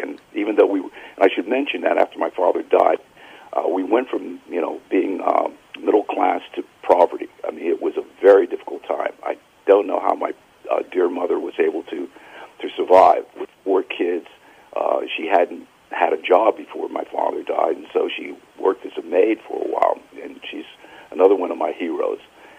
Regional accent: Bronx, New York, United States; I was the oldest of four children, and I grew up in the Bronx, New York.

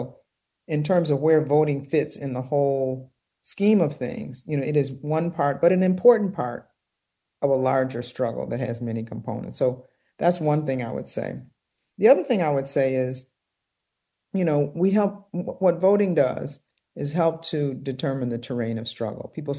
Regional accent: Detroit, Michigan, United States; in my day, and I grew up in Detroit in the 1970s, there was a lot of talk of revolution.

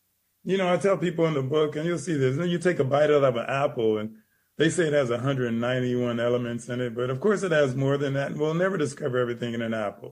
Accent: Los Angeles, California, United States; And I grew up in Watts, and I used to make sugar syrup because we couldn't afford the syrup all the time.

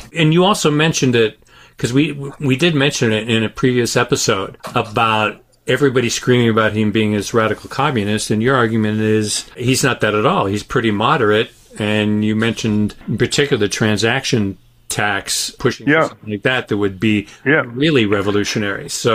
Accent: Cleveland, Ohio, United States; moved away as an adult; now in Los Angeles, United States; You know, I've been living in Los Angeles the last 35 years. I'm from Cleveland. I am still a Cleveland sports fan.

